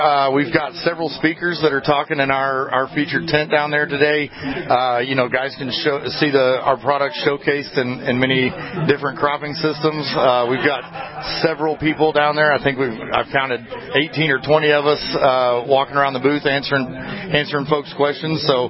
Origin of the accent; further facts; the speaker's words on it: Texas, United States; I'm from Texas, and this is glorious, I can tell you.